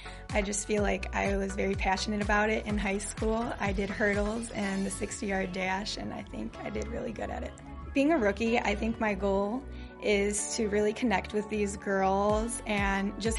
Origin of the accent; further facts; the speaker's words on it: Kenosha, Wisconsin, United States; I'm from Kenosha, Wisconsin, and this is my rookie year as a Minnesota Vikings cheerleader.